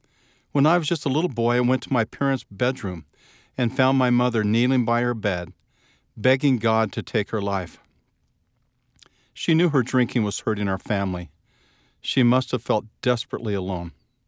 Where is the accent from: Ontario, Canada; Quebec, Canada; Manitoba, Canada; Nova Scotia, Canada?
Nova Scotia, Canada; Halifax; As I was growing up in Halifax, Nova Scotia, Canada